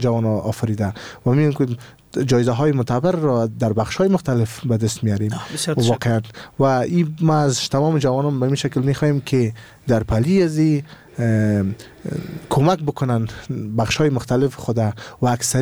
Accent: Afghanistan; ما از این محوطه به نام جغرافی افغانستان هستیم

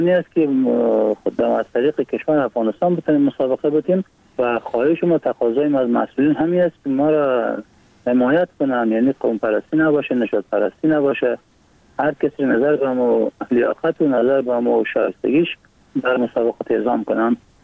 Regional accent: Iran; born there; بلند ایران هستم و 31 سال سنم است. از ولایت بغلان هستیم و متولد ایران هستم

